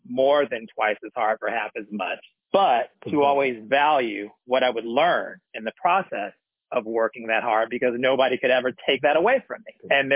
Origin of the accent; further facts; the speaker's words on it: California, United States; I come from California where I just didn't grow up in what I perceived to be a racist community.